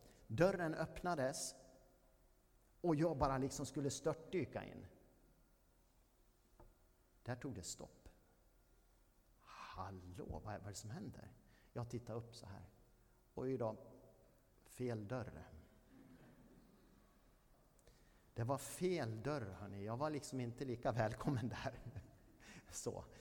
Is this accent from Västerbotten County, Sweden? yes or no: no; Borås, Västra Götaland County, Sweden; min uppväxt i Hässleholmen i Borås. Det var ett sånt här område där det var väldigt mycket stoj och stim och det var liksom lite gängvåld och sånt här redan på faktiskt 70-talet. Så nybyggnadsområde i Borås.